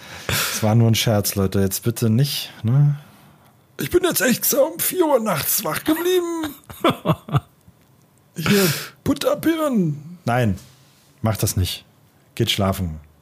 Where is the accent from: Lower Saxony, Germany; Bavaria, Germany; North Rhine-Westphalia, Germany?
Bavaria, Germany; als Bayer habe ich sogar, glaube ich, einen frohen Leichnam in der Woche.